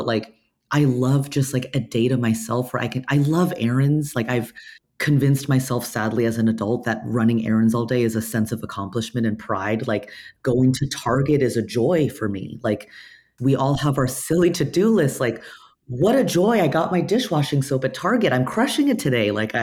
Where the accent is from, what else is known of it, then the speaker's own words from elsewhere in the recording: California, United States; Like, I grew up in Orange County, and I think like a lot of my fellow, you know, peers who grew up in a town like Orange County with immigrant parents